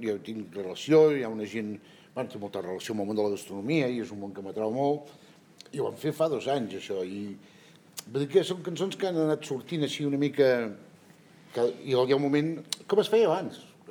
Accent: Catalonia, Spain; ens hem llevat molt d'hora perquè nosaltres som d'Osona

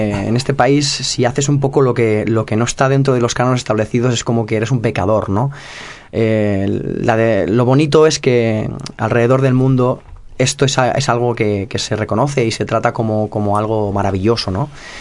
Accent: Montblanc, Catalonia, Spain; born there; Sí, de hecho nací en Montblanc y tengo el gusto y el placer de pertenecer a esta provincia tan bonita, sí.

